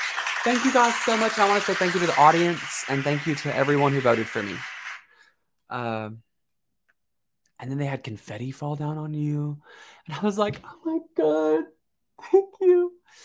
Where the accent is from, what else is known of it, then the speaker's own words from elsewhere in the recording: Kentucky, United States; I grew up in Kentucky, so kind of a bad location for if you want to be a superstar, unless you're like Jennifer Lawrence.